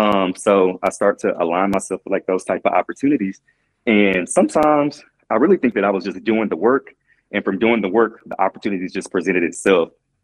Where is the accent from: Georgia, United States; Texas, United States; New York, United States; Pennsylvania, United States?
Texas, United States; it kind of just stemmed from growing up in Pleasant Grove and Oak Cliff and being in an under-resourced community